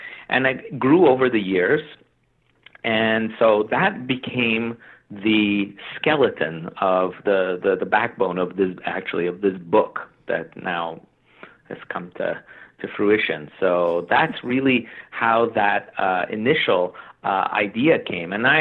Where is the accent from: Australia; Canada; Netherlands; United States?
Canada; Montreal, Quebec; I mean, I'm from Canada, Montreal, Canada